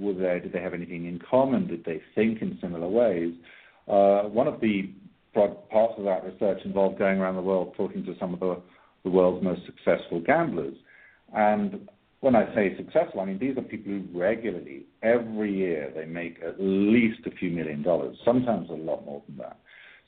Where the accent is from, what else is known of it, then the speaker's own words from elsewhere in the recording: United Kingdom; now in Ireland; I live in Ireland now, and even though I'm British, I now live in Ireland.